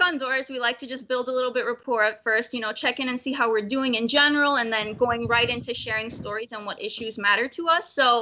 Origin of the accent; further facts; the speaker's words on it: Puerto Rico; I'm originally from Puerto Rico. I have immigrant parents